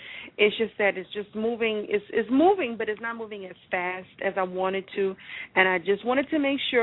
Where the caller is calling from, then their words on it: Louisiana, United States; I'm calling from Louisiana.